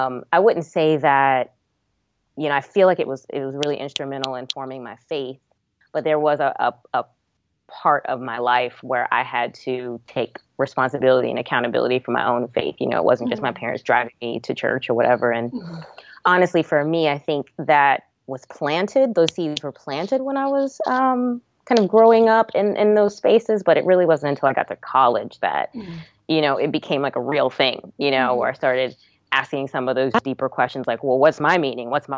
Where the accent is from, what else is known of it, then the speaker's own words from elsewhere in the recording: New Jersey, United States; also born or lived in Brooklyn, United States; We moved from Brooklyn, New York, to New Jersey when I was like in the second grade. Mm-hmm. I have some early memories in New York of being kind of in church here and there.